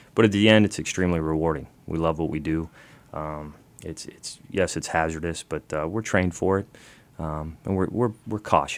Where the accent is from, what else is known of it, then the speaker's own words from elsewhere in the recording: Florida, United States; now in Alaska, United States; because I came from Florida, thought I knew the aircraft